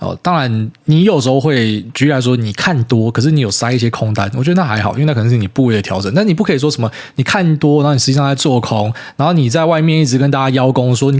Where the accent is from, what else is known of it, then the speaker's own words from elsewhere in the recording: Miaoli, Miaoli County, Taiwan; now in Taipei, Taiwan; 自从我成为都市人之后，我本来是苗栗人嘛，我跑来台北大台北地区当都市人